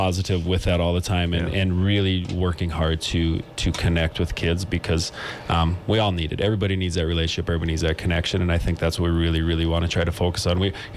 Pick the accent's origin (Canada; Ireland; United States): United States; Minnesota; I graduated from Greenway, which is, we'll call it the range. It's a little farther west than the actual Iron Range.